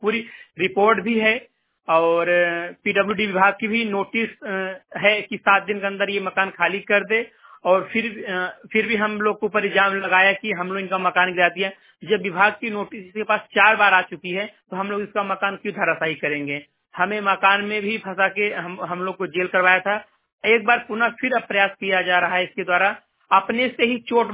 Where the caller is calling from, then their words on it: Kanaura, India; मैं कनौरा ग्राम सभा से बात कर रहा हूँ। मेरे गांव का नाम है कनौरा बोरे खुशहाली।